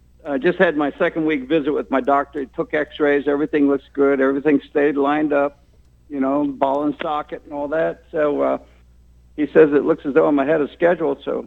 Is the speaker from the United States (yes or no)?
yes; St. Petersburg, Florida, United States; when I was in high school, to which, you know, I grew up in St. Pete, Florida.